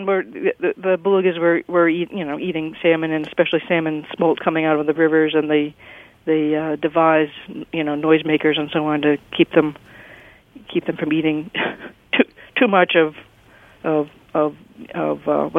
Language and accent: English; East Coast, United States; I grew up on the East Coast as well